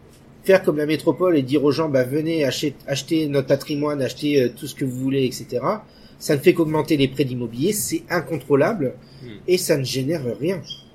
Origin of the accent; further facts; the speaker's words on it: Australia; L'impôt chez nous en Australie, ça n'est pas une punition.